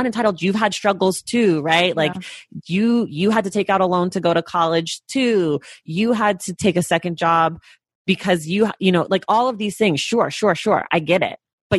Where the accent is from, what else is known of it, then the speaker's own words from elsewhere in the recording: United States; I'm aware that I have a privilege being American and being wealthy and like being able to travel to other countries.